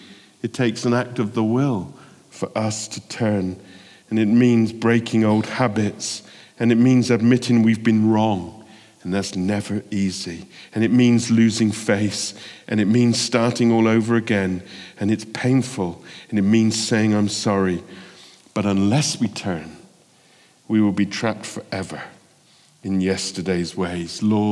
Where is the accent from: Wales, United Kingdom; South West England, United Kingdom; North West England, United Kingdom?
South West England, United Kingdom; Bristol; But what do I know about American politics? I'm from Bristol.